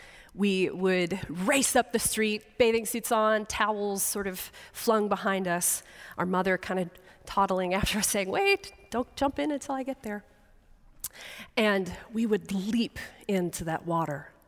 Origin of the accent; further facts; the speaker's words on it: Columbia, South Carolina, United States; I grew up outside of Columbia, South Carolina, and the summers there get very, very hot.